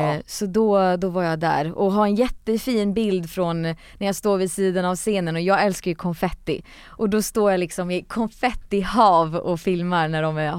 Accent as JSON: {"language": "Swedish", "town": "Västerås", "region": "Västmanland County", "country": "Sweden", "tie": "born or raised there", "said": "Född och uppvuxen i Västerås."}